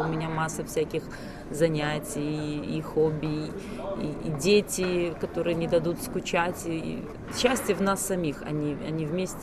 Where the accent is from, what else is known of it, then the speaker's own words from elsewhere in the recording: Belarus; я из Беларуси. Мы настолько вот близко ментально и говорили по-русски.